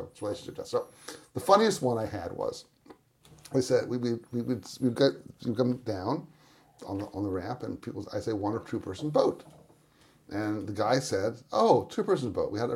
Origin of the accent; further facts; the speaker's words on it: Brooklyn, New York, United States; now in Los Angeles, United States; Yeah, although I am from Brooklyn originally.